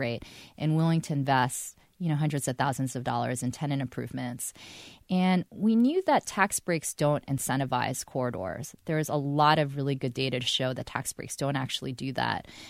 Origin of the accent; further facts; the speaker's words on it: New York, United States; But also growing up in New York in the 80s was really experiencing the class divide that I saw.